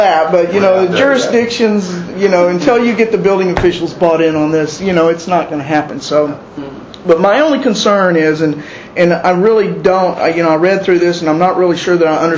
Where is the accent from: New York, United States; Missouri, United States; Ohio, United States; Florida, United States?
Florida, United States; Tallahassee; I'm from Tallahassee.